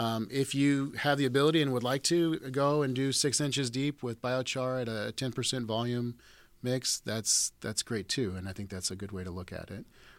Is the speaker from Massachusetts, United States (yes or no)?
no; Riverside, Illinois, United States; So like I said earlier, I'm from Riverside, Illinois, and if people are familiar with Riverside, it's actually an arboretum.